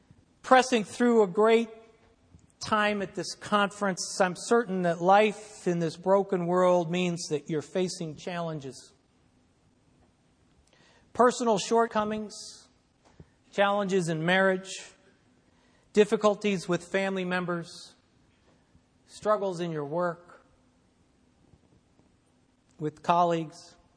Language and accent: English; Wheaton, Illinois, United States; I was raised in Wheaton here.